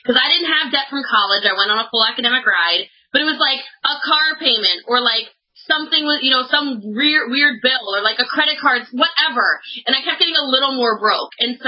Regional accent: Maryland, United States; So my story, I was born and raised in Maryland. I actually grew up super poor, came from nothing

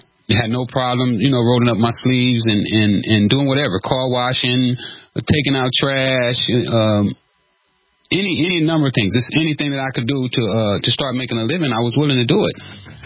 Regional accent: Los Angeles, California, United States; also born or lived in Tyler, United States; Well, you know, I was born here in Texas, Tyler. My mom decided that she wanted to try... Los Angeles, give us an opportunity to have more than what she had. She was a maid here in Tyler, so she moved to L.A.

